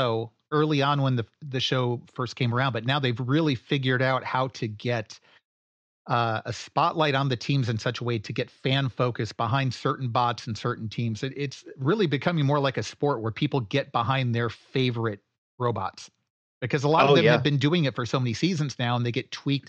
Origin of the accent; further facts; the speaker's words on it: Michigan, United States; I grew up outside of Detroit, so I know how bad the Lions are.